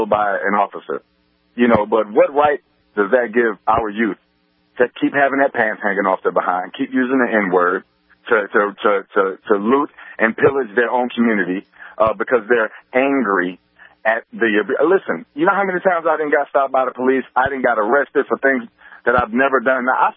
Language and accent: English; New York City, New York, United States; I'm from New York. I'm a native New Yorker.